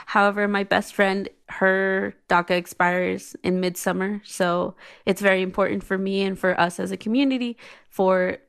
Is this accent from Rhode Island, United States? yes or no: no; Utah, United States; I am American. I am and always a Utahn.